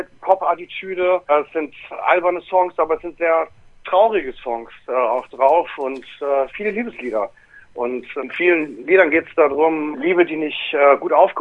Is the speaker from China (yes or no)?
yes; Wuhan, Hubei, China; ich komme gar nicht aus Shanghai, ich komme nämlich aus Wuhan und das ist gar nicht mal in der Nähe.